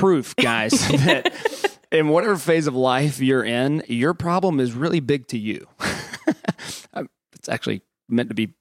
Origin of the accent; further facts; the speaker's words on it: Alabama, United States; Because honestly, I grew up in South Alabama, but I had never heard of Belmont.